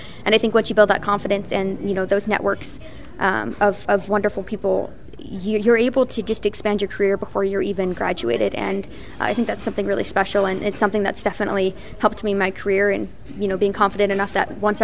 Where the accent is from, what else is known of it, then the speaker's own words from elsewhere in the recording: Templeton, California, United States; I am from Templeton, California.